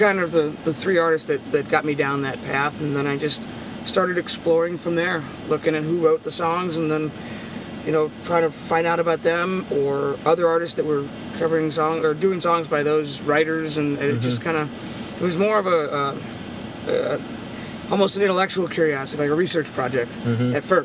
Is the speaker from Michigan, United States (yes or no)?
no; Connecticut, United States; No, I mean, I grew up in Connecticut. Yale is in Connecticut, and mm-hmm.